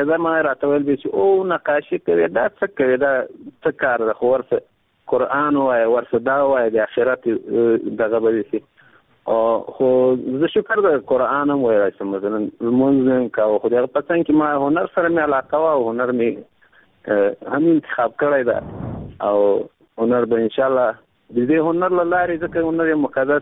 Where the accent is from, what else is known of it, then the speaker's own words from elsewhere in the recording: Afghanistan; چې زه یو افغان یم